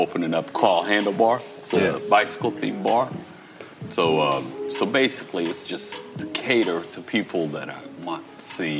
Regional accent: Eritrea; I'm from Eritrea.

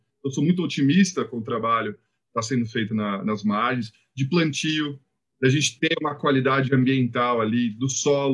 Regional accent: São Paulo, Brazil; also born or lived in England; com um metro eu vim para o Brasil, cresci o segundo metro aqui no Brasil, morando no Butantã e indo para a escola de bicicleta em Pinheiros, atravessando a ponte em cima do Rio Pinheiros. Hoje em dia, na verdade, é o contrário. Eu moro em Pinheiros

